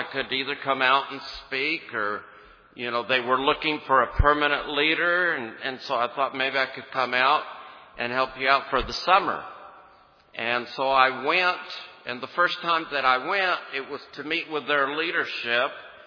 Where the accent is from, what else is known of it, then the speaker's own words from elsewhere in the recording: El Paso, Texas, United States; And I'm originally from here in El Paso. I was born and raised in El Paso. Went to Isleta High School.